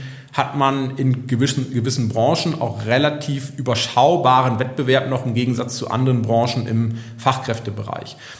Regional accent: Lohne, Lower Saxony, Germany; ich persönlich hier einfach eine große lokale Bindung habe. Ich bin schon in Lohne zur Schule gegangen, bin dann zum Studieren weggegangen, ja, wie man das so kennt, Hamburg-Hannover in meinem Fall. Und dann aus so ein bisschen auf familiären Gründen wieder zurückgekommen.

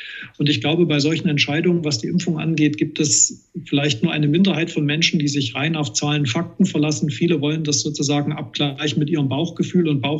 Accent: Plauen, Saxony, Germany; Ich selbst bin ja gebürtiger Plauner und der Vogtlandkreis war in der dritten Welle extrem betroffen.

